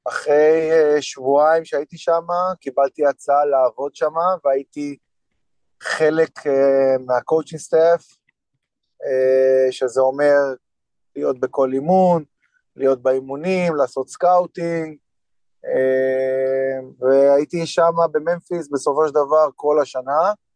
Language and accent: Hebrew; Beit Zayit, Jerusalem District, Israel; אז אני גדלתי במושב בית זית, ובגיל מאוד צעיר התחלתי לשחק כדורסל